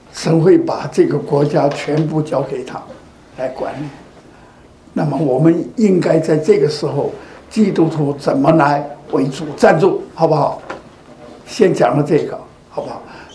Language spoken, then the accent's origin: Chinese; China; 我们中国人